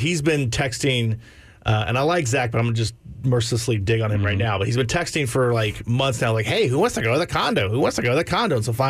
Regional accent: Georgetown, Texas, United States; because I grew up in Georgetown, right by the Williams Drive Pool, which was the best premier pool in Georgetown

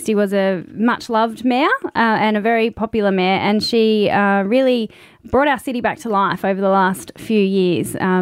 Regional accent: Glenorchy, Tasmania, Australia; growing up in Glenorchy, we weren't an aspirational city. We were sort of known as the poor cousin of Hobart

